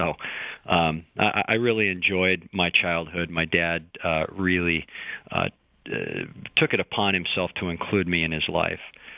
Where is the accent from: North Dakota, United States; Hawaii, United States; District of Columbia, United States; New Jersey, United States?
North Dakota, United States; Bismarck; Well, I, as you mentioned, I grew up in Bismarck, North Dakota.